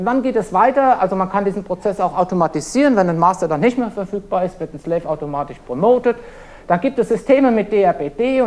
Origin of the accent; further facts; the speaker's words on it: Frankfurt, Hesse, Germany; ich komme aus dem Frankfurter Umfeld, von der Sprache oute ich mich da auch immer relativ schnell